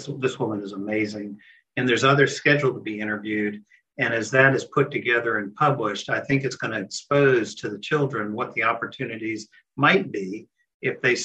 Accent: Florida, United States; Well, actually, I was raised in Central Florida, and I remember when I was a very young child, I was out on a raft in a lake here in the Orlando area

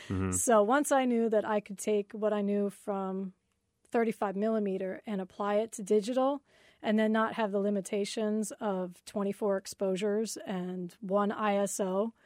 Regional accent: DeLand, Florida, United States; Yeah. Yeah, I grew up in DeLand in Orange City.

